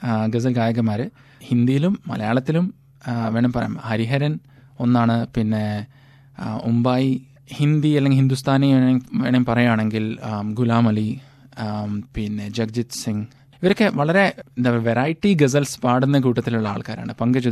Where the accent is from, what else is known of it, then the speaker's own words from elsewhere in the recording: Dubai, United Arab Emirates; ദുബൈയിൽ വെച്ചായിരുന്നു എൻ്റെ ഗസലിൻ്റെ തുടക്കം, കാരണം ഞാൻ ജനിച്ചു വളർന്നൊക്കെ ദുബൈയിൽ വെച്ചായിരുന്നു.